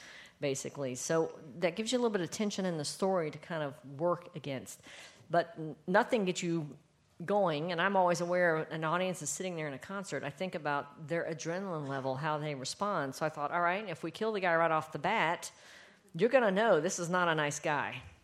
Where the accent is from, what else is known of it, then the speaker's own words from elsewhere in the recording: North Carolina, United States; But it's having grown up in the area close to Cold Mountain, I thought a lot about the bluegrass